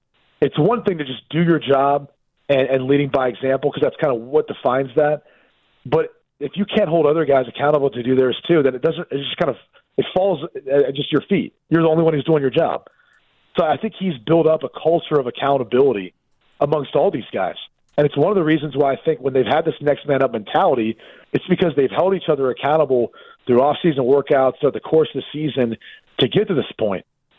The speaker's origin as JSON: {"language": "English", "town": "Columbus", "region": "Ohio", "country": "United States", "tie": "born or raised there", "said": "I had a lot of respect for the program because I grew up in Columbus, so I understood that rivalry for the game"}